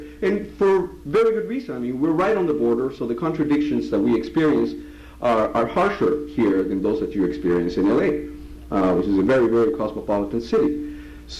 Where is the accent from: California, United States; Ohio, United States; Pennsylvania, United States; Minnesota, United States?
California, United States; San Diego; well, I'm from San Diego.